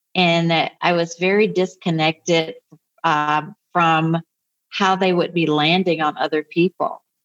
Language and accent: English; the South, United States; when you have grown up in the way that I grew up in segregation in the South